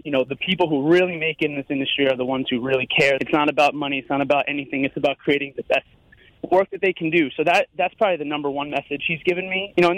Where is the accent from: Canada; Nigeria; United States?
United States; Tarrytown, New York; I'm from Tarrytown, yep.